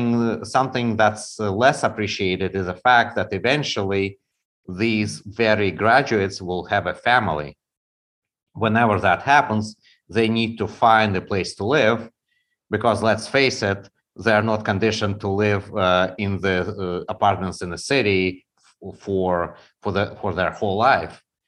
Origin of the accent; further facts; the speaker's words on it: Ukraine; he visited us at a fraught time when my home country was invaded by Russians.